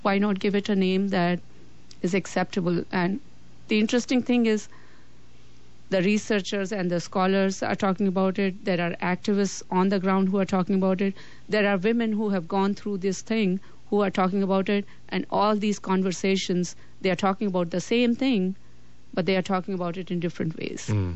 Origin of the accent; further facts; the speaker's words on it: India; English is a second language; And then being an Indian, I bring my personal experience, which at times comes very contradictory to the kind of conversations we are having.